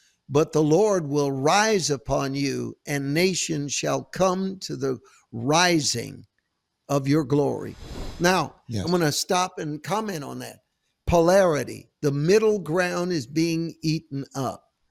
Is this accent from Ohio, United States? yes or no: no; San Francisco, California, United States; also born or lived in Oakland; because I grew up in San Francisco, but I also lived in Oakland.